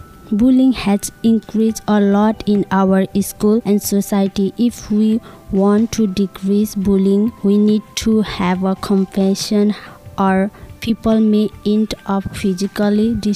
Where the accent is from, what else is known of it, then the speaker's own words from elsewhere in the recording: Nepal; I'm from Nepal. I go to Brashear High School.